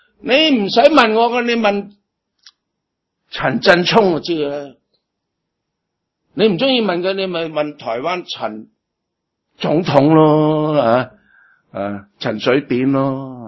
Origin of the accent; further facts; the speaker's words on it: China; 我哋中国人成日想移民去嗰啲地方啊